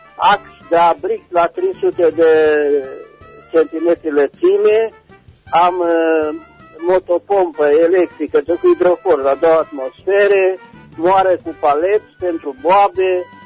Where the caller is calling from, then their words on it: Bocșa, Caraș-Severin, Romania; sunt din Bocșa Română.